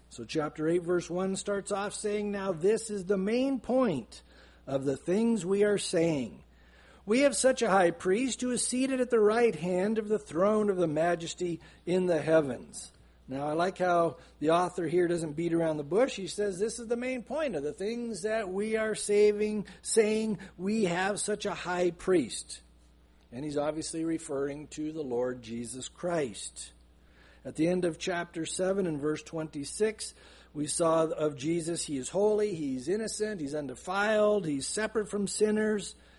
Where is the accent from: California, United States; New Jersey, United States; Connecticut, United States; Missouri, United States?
California, United States; San Diego; especially in Southern California. I'm from San Diego, so you see a lot of immigrants.